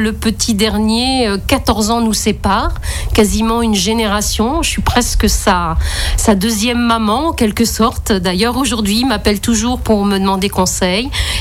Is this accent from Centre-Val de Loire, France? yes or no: yes; Chartres, Centre-Val de Loire, France; born there; now in Avallon, France; Et je suis née à Chartres, au pays de Jean Moulin, où il y a une merveilleuse cathédrale. Et ma famille est d'origine bretonne.